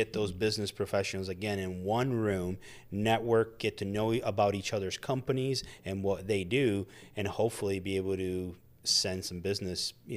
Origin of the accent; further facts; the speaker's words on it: Sicily, Italy; now in Greenville, United States; It reminded me a lot of the little village that we grew up in Sicily that had that small town feel, but it was still a bigger place.